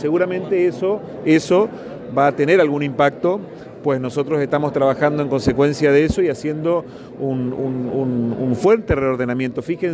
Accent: Chaco, Argentina; que somos todos los chaqueños

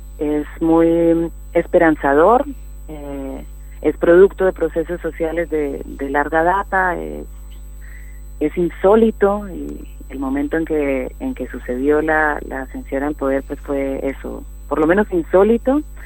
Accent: Colombia; born there; Sí, yo nací en Colombia

